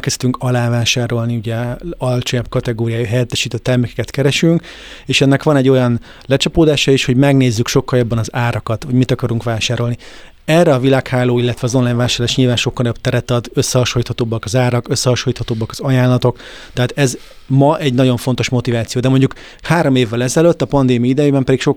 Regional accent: Hungary

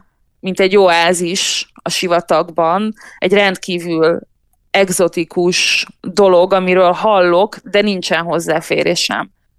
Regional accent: Hungary; born there; Édesapám algériai, egészen fiatalon, 17 évesen jött Magyarországra, és én már itt születtem. És nem is tanultam meg gyerekkoromban arabul, se algírul

